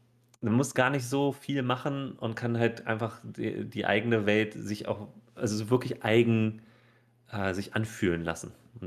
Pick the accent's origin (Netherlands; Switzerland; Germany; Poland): Poland; also meine Eltern oder ich komme aus Polen und wenn man früher halt nach Polen gefahren ist, dann ist man erstmal in die Wechselstube gefahren.